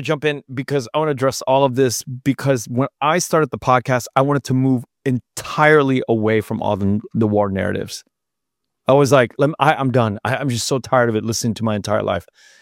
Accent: United States; born there; And I was born in the United States.

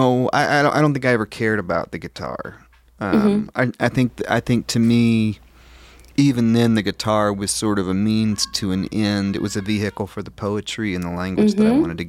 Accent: the South, United States; I could shamefully report plenty of racist things that I overheard and experienced as a child growing up in the South.

